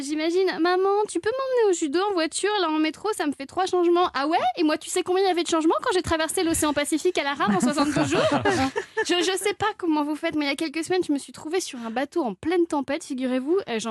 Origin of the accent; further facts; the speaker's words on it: Le Conquet, Brittany, France; moi, j'ai grandi au Conquet. Je ne sais pas si vous connaissez le Conquet, c'est là où on prend le bateau pour aller à Ouessant.